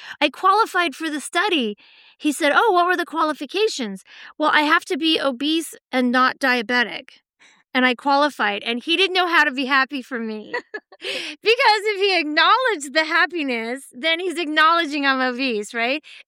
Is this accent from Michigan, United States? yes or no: no; Virginia, United States; now in California, United States; I grew up in Virginia and I didn't learn to ski until I moved to California.